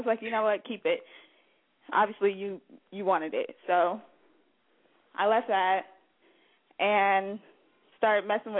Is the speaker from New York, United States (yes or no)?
no; Sacramento, California, United States; I'm from Sactown.